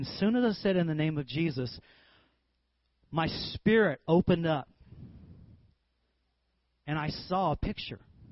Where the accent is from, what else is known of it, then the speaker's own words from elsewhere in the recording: California, United States; I said, "Hi, I'm from California."